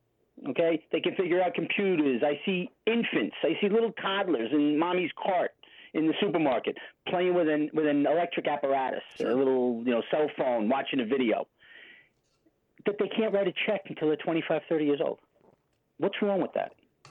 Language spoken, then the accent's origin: English; New York, United States; Listen, go slow. I'm from New York, you know, so just take it easy on me.